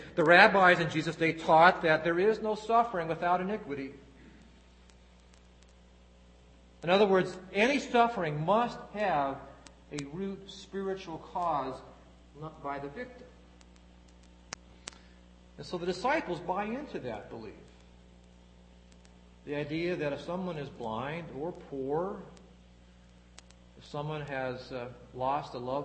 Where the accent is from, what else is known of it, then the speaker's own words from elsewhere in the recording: United States; I'm a bit embarrassed, to be honest, as an American, but I'm even more embarrassed as a Christian.